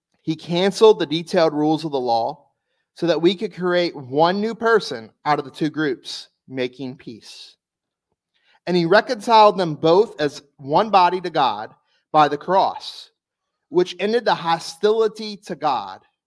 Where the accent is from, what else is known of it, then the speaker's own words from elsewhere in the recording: Miami, Florida, United States; also born or lived in West Palm Beach; And this is one of the things I love about being American, because we are just so mixed in culture, DNA. Again, I came from by Miami and West Palm Beach.